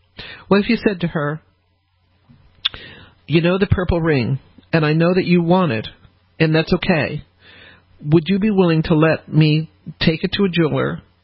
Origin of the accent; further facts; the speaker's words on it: Colorado, United States; I grew up in Colorado mostly, so she had a lot of turquoise.